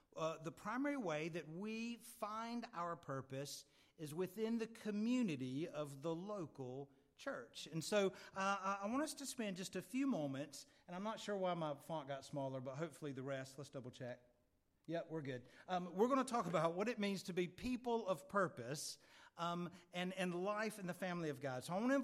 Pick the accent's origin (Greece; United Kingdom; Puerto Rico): United Kingdom; this is going to feel a bit awkward because we're British